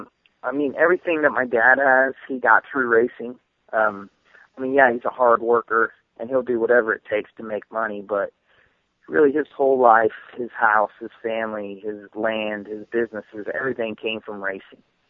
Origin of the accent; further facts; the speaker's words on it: Indiana, United States; I've been lucky enough to be born and raised in Indiana where dirt track racing thrives